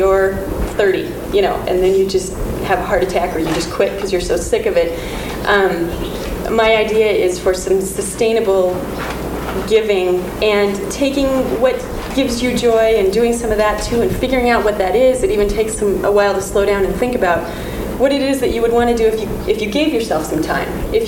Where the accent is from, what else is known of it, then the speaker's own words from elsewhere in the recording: Montana, United States; we're from Montana. We too just quit our jobs. Our saying is we're 25, we need a sabbatical.